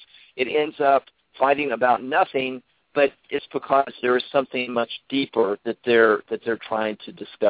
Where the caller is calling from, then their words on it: North Carolina, United States; North Carolina.